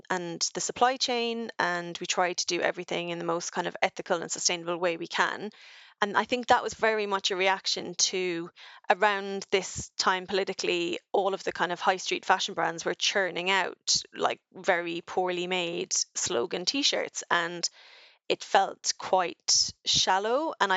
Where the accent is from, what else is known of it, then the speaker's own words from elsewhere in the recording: Ireland; now in United Kingdom; And as a European, as an Irish woman in the UK, that was kind of heartbreaking for me.